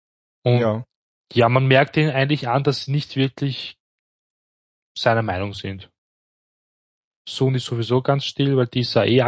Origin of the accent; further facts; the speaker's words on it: Austria; Also bei uns in Österreich ist es zumindest so